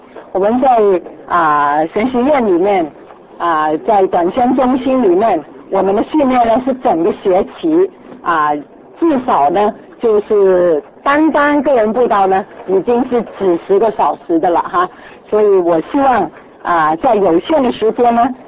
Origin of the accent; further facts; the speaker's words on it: Guangdong, China; 如果他呢是用广东话的，我们是广东人呢就可以用广东话方言呢跟他谈论哈